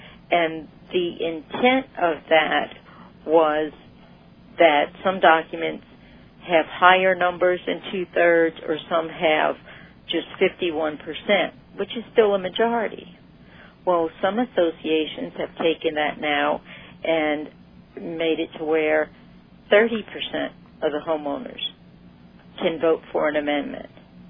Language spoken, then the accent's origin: English; Louisiana, United States; I'm from Louisiana where dead people vote.